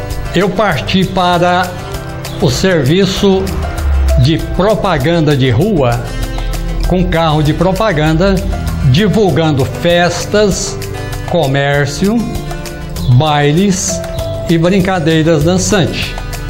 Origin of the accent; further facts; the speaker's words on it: Capinópolis, Minas Gerais, Brazil; Nasci e me criei aqui em Capinópolis.